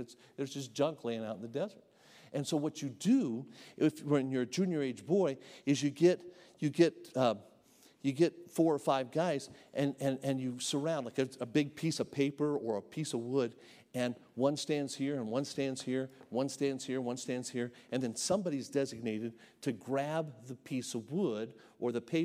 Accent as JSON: {"language": "English", "region": "Nevada", "country": "United States", "tie": "born or raised there", "said": "I grew up here in Nevada. I was out in the desert all the time as a kid."}